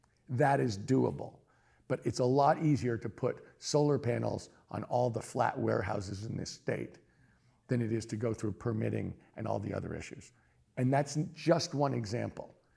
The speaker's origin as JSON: {"language": "English", "town": "San Francisco", "region": "California", "country": "United States", "said": "So I'm from San Francisco. So I know San Francisco politics a little bit better."}